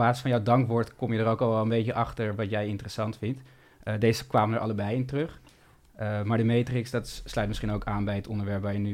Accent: Amsterdam, North Holland, Netherlands; Ik ben Amsterdammer, maar ik ben het er mee eens.

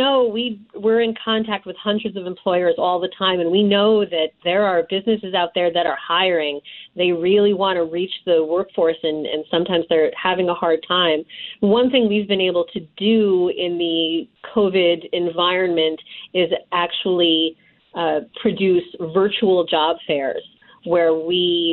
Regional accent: Connecticut, United States; also born or lived in Washington, D.C.; I was born and raised in Connecticut, but I actually worked in Washington, D.C. for about 15 years

